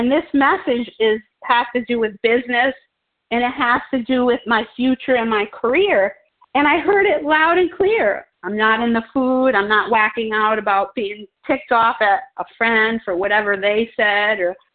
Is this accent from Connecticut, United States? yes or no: yes; Connecticut, United States; Yes, I'm from Connecticut, yes.